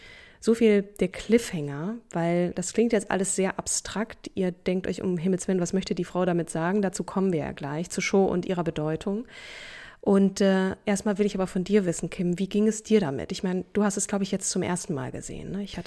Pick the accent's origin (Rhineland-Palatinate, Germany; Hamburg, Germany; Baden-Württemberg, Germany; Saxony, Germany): Hamburg, Germany; also born or lived in Berlin; Ich habe noch ein bisschen Abschiedsschmerz in den Knochen auch von Berlin, die Stadt, in der ich so lange gelebt habe. Und jetzt dann Hamburg, meine alte Heimat, in der ich sehr lange auch nicht war oder gewohnt habe, zumindest mit Sack und Pack.